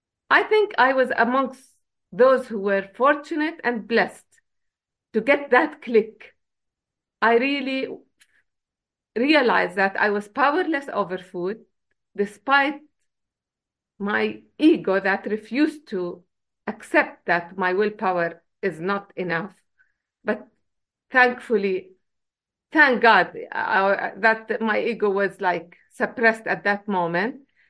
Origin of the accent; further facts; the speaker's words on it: Jordan; English is a second language; I am from Jordan, which is an Arab country